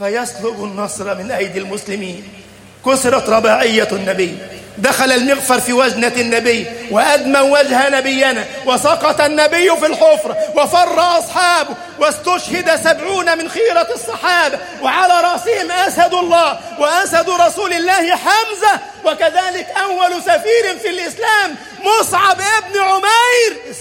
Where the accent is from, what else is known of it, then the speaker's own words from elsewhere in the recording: Egypt; اجعل بلدنا مصر أمنا أمانا، سخاء رخاء